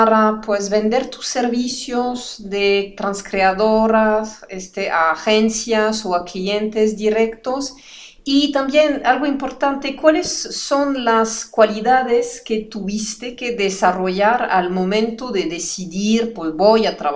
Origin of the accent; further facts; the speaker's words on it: France; yo hace 15, 20 años trabajé de periodista allá en mi país, en Francia, en un periódico especializado en comunicación y mercadotecnia.